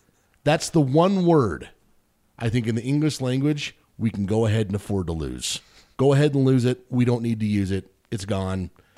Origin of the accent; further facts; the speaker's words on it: Wyoming, United States; And I grew up in Western Wyoming. I grew up right here in this valley. We're not far from the Wind River Indian Reservation.